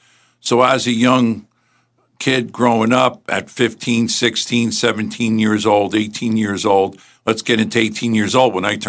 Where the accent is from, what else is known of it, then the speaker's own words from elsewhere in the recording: East Rutherford, New Jersey, United States; because I grew up in East Rutherford, Carlstead, New Jersey.